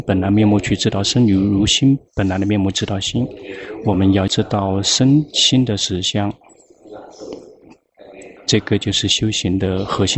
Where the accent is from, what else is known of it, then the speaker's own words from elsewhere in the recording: Thailand; 我们泰国人很容易来